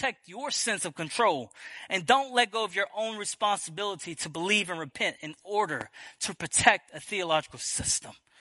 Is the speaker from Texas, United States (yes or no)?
no; Dulac, Louisiana, United States; I grew up in Bayou Grand Cayou, the Dulac area. And I always tell people I grew up in what was known as the Assembly of Bapticostalic.